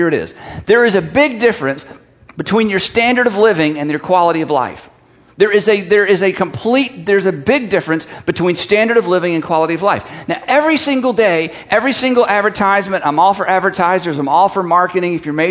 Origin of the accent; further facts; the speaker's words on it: United States; But I'm an American. I can't lower my standard of living.